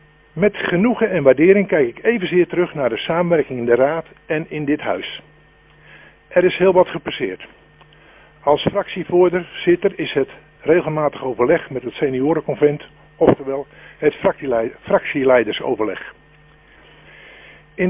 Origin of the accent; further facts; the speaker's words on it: Noordeloos, South Holland, Netherlands; now in Giessenburg, Netherlands; Opgegroeid in Noordloos. Gewerkt en gewoond in Hoogblokland als hoofd der school, zoals dat toen werd genoemd. En vanaf 1991 wonend in Giesenburg.